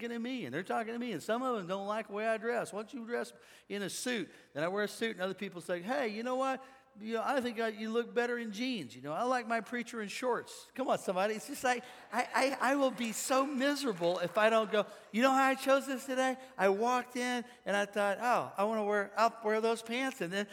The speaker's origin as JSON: {"language": "English", "town": "St. Louis", "region": "Missouri", "country": "United States", "said": "from St. Louis."}